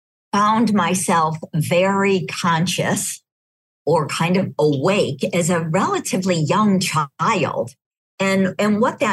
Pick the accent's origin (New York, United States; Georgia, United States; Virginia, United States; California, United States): California, United States; And I was lucky to be growing up in California in the late 60s and 70s.